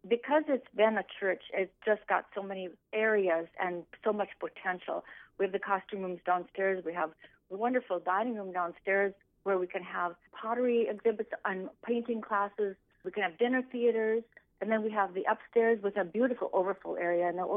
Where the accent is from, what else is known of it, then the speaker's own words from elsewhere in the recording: Leeds, North Dakota, United States; I grew up on a farm at Leeds, North Dakota. I went to a small school where you could be active in everything